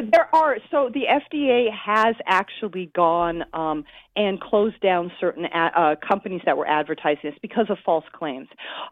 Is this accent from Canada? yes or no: no; Nebraska, United States; So I grew up in Nebraska, which means, you know, I grew up with all the cliches of how amazing the place, the heartland is